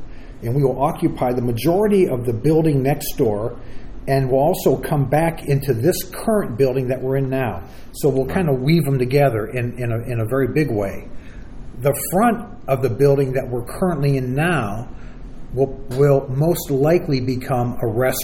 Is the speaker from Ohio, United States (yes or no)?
yes; Ohio, United States; also born or lived in Lakewood, Ohio / Pittsburgh, Pennsylvania / Detroit, Michigan; Well, okay, so I'm sort of a Midwest guy. I was born in the Cleveland, Ohio area, Lakewood, Ohio. Moved shortly after that to the Pittsburgh, Pennsylvania area. Then moved to the Detroit, Michigan area, and then found my way back to Ohio.